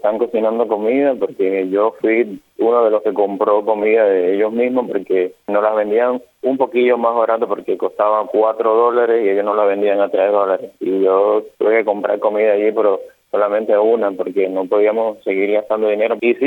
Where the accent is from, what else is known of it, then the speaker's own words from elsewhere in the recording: Cuba; como uno como buen cubano no le gust